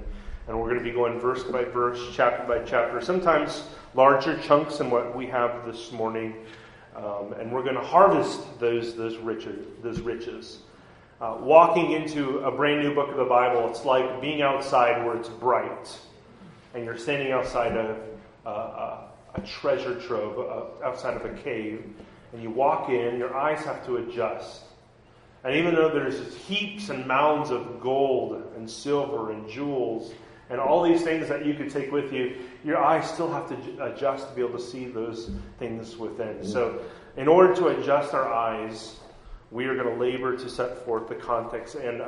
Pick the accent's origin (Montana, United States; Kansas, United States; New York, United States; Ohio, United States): Kansas, United States; I grew up in Southwest Kansas. We had a little, sort of like an A-frame Mennonite Brethren church.